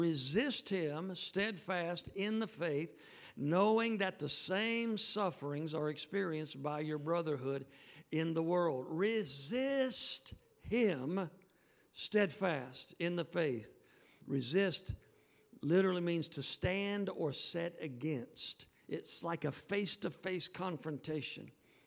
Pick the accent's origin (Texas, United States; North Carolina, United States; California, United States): North Carolina, United States; It happened in my home state where I live, down the road from me in Greensboro, North Carolina.